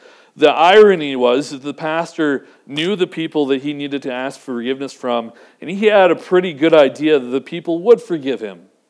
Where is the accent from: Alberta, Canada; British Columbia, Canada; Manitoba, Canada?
British Columbia, Canada; Vancouver; a church that I grew up in Vancouver.